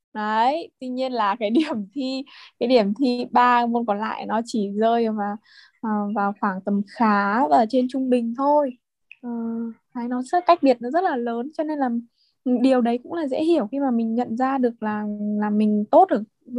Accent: Vinh, Nghệ An, Vietnam; moved away as an adult; now in Hanoi, Vietnam; Mình đến từ Vinh, mình học với cả từ bé, mình lớn lên từ Vinh. Sau đấy là từ ra Hà Nội là để học đại học ấy, và ở cho đến tận bây giờ.

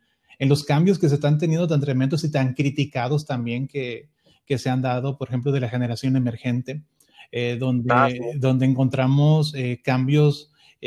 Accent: northern Mexico, Mexico; accent: norteño; Sí, trato de recordar mi acento norteño y mis frases norteñas y todo, pero ya se me están olvidando, la verdad.

